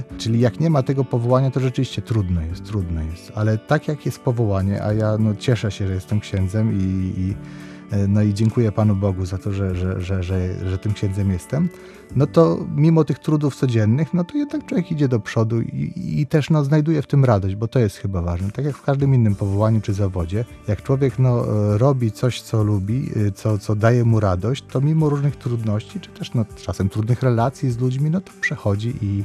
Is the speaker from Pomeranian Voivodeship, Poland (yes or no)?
yes; Gdańsk, Pomeranian Voivodeship, Poland; bo tu jestem z Brzeźna, także to tutaj trudno, żebym nie miał ulubionych miejsc